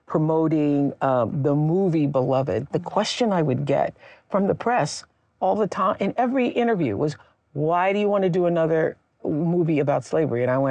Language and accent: English; Mississippi, United States; You know, we're both from Mississippi.